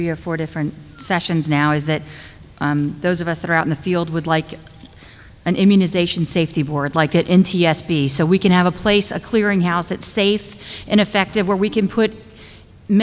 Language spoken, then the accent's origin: English; Virginia, United States; I'm from Virginia.